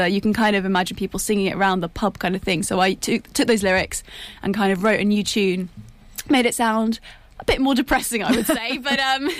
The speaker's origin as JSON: {"language": "English", "region": "London", "country": "United Kingdom", "tie": "born or raised there", "said": "So I'm from London, and I have been born and kind of grown up in London. But I was at uni here, actually, for 3 years. So I know Cambridge pretty well."}